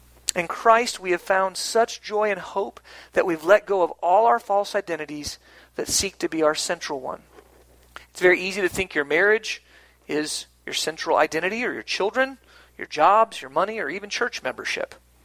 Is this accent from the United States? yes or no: yes; Florida, United States; I grew up in Hurricane Alley in South Florida, we lived in the middle of the state, and whenever a hurricane came, we left the coast